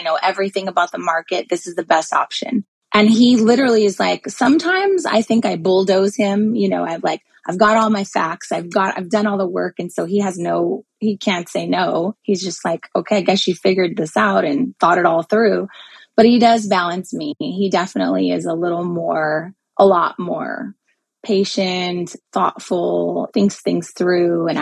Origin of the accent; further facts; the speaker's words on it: United States; because I'm American. I don't live there.